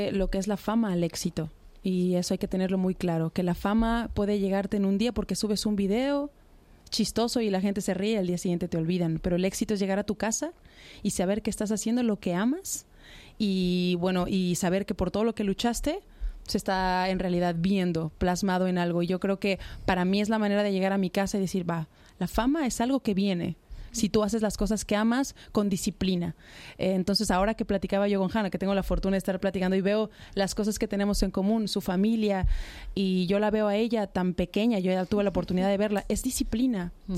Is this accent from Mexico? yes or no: yes; Mexico; now in Madrid, Spain; Y yo vengo de México, que también la situación es complicada.